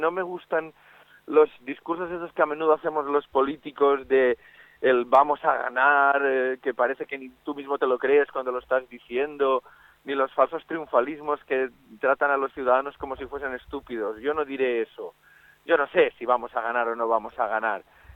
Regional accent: Valencian Community, Spain; Y en el caso de mi tierra, permítanme que yo creo que ustedes lo van a entender muy bien, mejor que nadie. Es que así parlem una lengua diferente, que es el valencià, el catalá

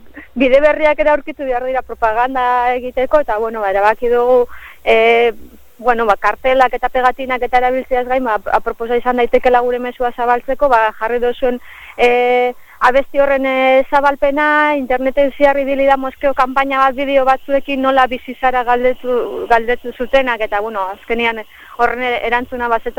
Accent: Basque Country, Spain; Euskalduna gara eta hortaz arro gomiar gara, lako azken finean Euskal Herrian bizi bagara

